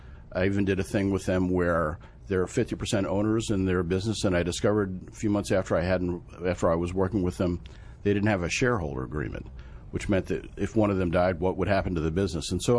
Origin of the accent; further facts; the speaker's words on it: Levittown, Pennsylvania, United States; So I grew up in a little town called Levittown, Pennsylvania.